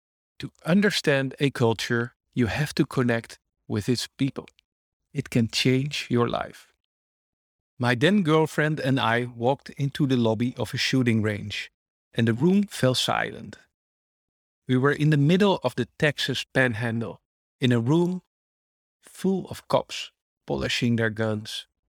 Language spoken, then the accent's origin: English; Netherlands; English is a second language; "Hi, we're from the Netherlands, and we're here to see your shooting range," I said